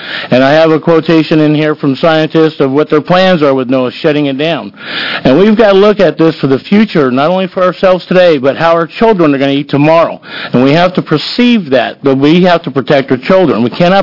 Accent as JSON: {"language": "English", "region": "California", "country": "United States", "tie": "born or raised there", "said": "growing up in California in the 70s"}